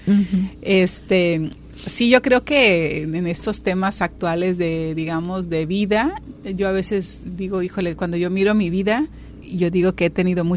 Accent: Puerto Vallarta, Jalisco, Mexico; padres vienen de Michoacán, pero ya somos 6 hermanos. Yo soy la cuarta. Yo ya nací aquí en Puerto Vallarta, en este bendito lugar, allá en los años 1970.

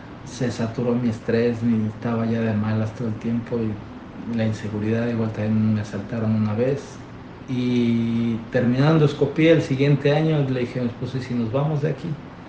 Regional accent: Mexico City, Mexico; yo soy de la Ciudad de México.

